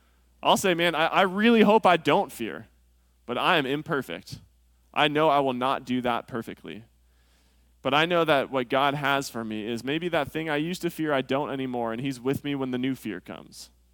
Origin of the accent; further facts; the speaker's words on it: California, United States; I grew up in California. I love surfing.